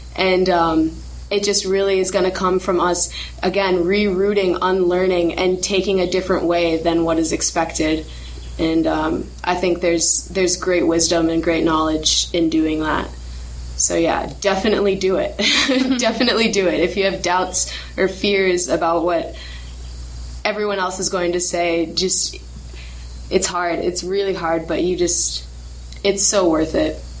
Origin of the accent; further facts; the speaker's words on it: Illinois, United States; And I'm from Illinois, and I just want to say that it doesn't matter where you are.